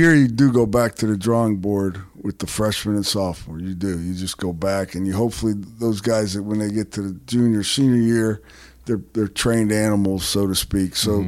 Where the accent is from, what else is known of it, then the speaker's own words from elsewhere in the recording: Youngstown, Ohio, United States; No, I'm from Youngstown, Ohio.